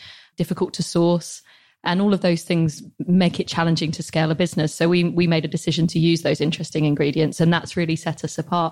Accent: South West England, United Kingdom; I'm from Somerset

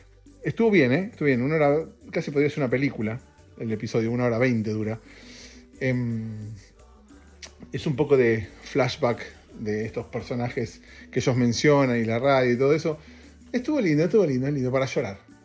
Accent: Argentina; moved away as an adult; now in Los Angeles, United States; Ayer se cumplieron 9 años desde que me mudé de Argentina a Los Ángeles.

